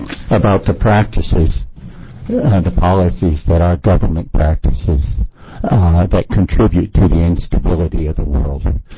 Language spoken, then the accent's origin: English; Bend, Oregon, United States; Good morning. … from Bend, Oregon.